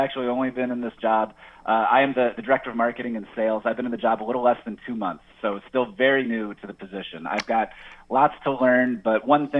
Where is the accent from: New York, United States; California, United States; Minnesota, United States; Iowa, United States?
Iowa, United States; Yeah, so I'm originally from Northeast Iowa, a really small town, but I went to Iowa State in 2004